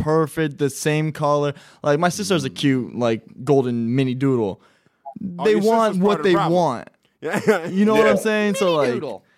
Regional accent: Florida, United States; All jokes aside, I'm from South Florida. I talked like that.

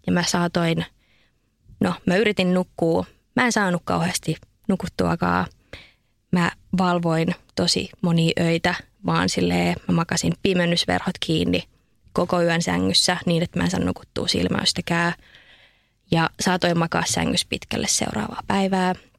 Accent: Lahti, Päijät-Häme, Finland; now in Helsinki, Finland; mä oon alun perin Lahdesta. Mä muutin Lahdesta Helsinkiin.

